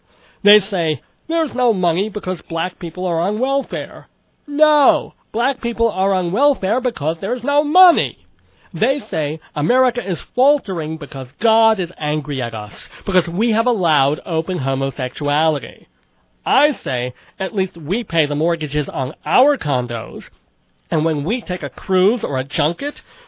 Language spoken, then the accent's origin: English; United States; But whatever else I may be. I'm an American, and I don't want to see other Americans out of work